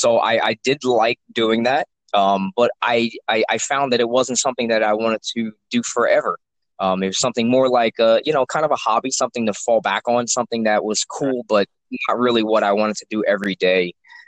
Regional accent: Trenton, New Jersey, United States; also born or lived in Princeton; I grew up in Trenton area and Ewing Township, my early years, and in around 8th grade, my mother got a job in Princeton, and we ended up moving to Princeton.

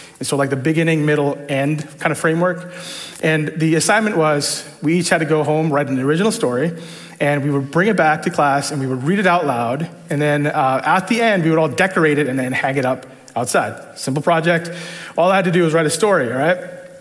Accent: New York, United States; born there; I was born in New York, two immigrants. My parents came in the 70s and 80s. I'm considered a second generation immigrant.

